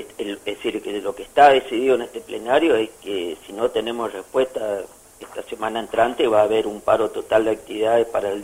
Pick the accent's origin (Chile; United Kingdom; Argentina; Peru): Argentina; Alvear, Corrientes; yo también quiero mucho la costa de Uruguay, ya que soy de Alvear.